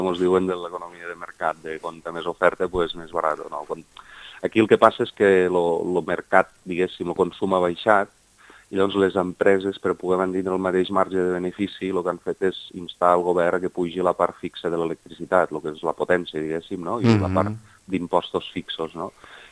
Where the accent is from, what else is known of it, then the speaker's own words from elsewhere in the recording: Vandellòs, Catalonia, Spain; Jo soc de Vandellòs